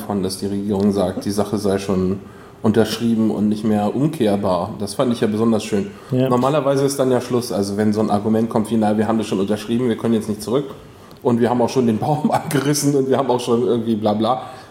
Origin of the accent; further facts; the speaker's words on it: Stuttgart, Baden-Württemberg, Germany; Die beschimpfen wir hier mal als Stuttgarter.